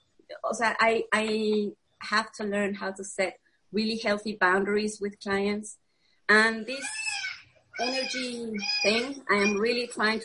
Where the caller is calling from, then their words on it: Mexico; English is a second language; I am from Mexico.